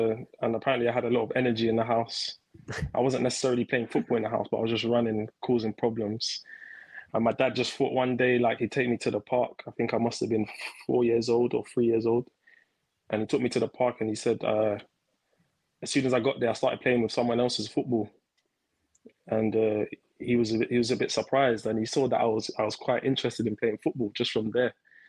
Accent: Canning Town, London, United Kingdom; because I grew up in East London, Canning Town.

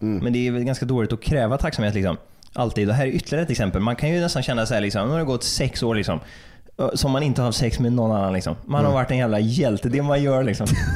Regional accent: Västra Götaland County, Sweden; Och just att vi är från Bohuslän också

